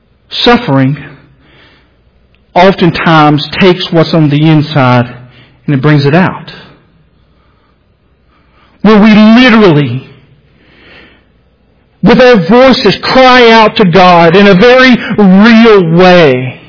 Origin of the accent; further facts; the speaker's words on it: Alabama, United States; I'm from Alabama. Got 2 good spellings in a row.